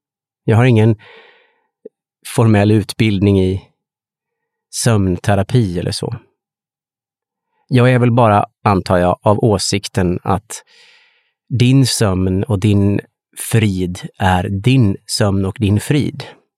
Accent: Åland, Finland; Nej, det är alltså en liten plats precis utanför Ålands kust. En liten kobbe med en liten röd stuga på. Där föddes jag, växte upp, gick i skolan

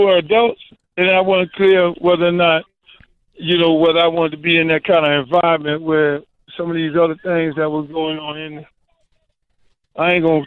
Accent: Miami, Florida, United States; You know, I'm from Liberty City. At the end of the day, if I wanted to be involved in all those different type of activities, I did that in my hometown.

